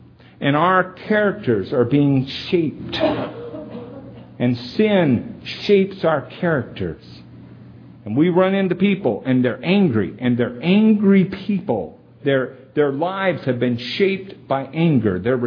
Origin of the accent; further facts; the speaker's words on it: Independence, United States; There's a man over in Independence. I grew up in Independence.